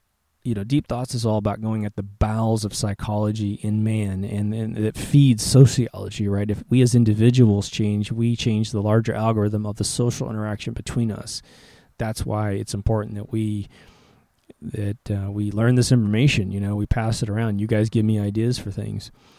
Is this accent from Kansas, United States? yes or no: yes; Kansas, United States; I'm going to go back to the Midwest, in the United States of America. I grew up in Kansas, and in Kansas, what was really interesting about my small little town was that we had all races represented